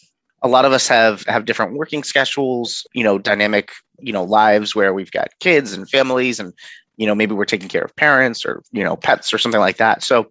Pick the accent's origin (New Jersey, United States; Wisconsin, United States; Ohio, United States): New Jersey, United States; born there; also born or lived in Philadelphia; now in Virginia, United States; I was born in Jersey, lived outside of Philadelphia for a little while, and then moved down here with my family when I was younger.